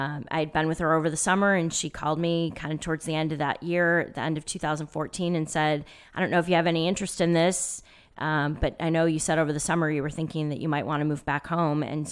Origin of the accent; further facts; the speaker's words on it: Rocky River, Ohio, United States; I am. I grew up in Rocky River.